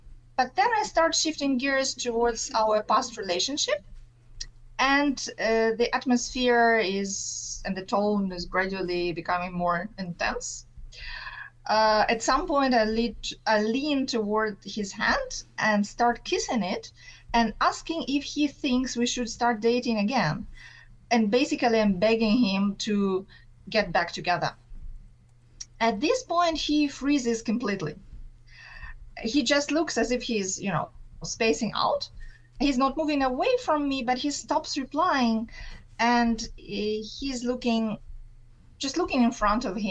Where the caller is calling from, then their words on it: Japan; I'm calling you from Japan. It's just 1 hour difference at the moment with Tasmania